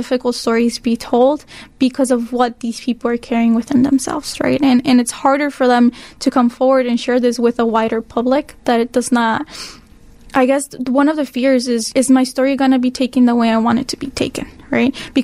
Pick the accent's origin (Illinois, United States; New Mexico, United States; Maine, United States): Illinois, United States; Chicago; I come from the Little Village area, so it's a predominant immigrant community. It's the second community of immigrants here in Chicago, the first being Pilsen.